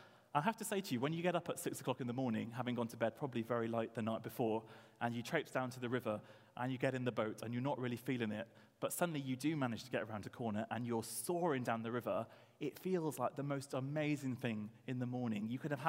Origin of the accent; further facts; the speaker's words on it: Wales, United Kingdom; I started university and I came from South Wales and I went up to Cambridge for the term